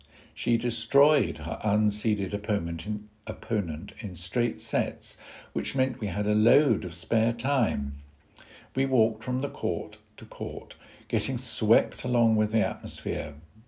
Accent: North West England, United Kingdom; accent: Scouse; so in my cheeky Scouse accent, I joked that I needed another pair to sell on.

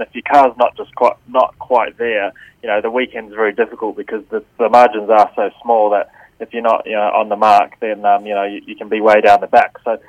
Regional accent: New Zealand; growing up in New Zealand

